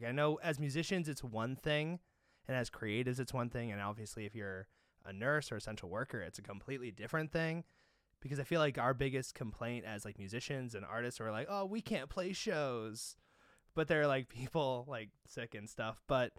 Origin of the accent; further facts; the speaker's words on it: Massachusetts, United States; We're from the same area of Massachusetts. We're both from the South Shore, so we bonded over that experience and how that shaped us as musicians.